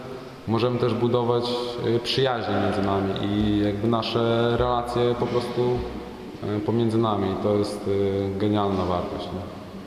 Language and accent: Polish; Białystok, Podlaskie Voivodeship, Poland; Pochodzę z Białegostoku i jestem we wspólnocie już 2,5 roku.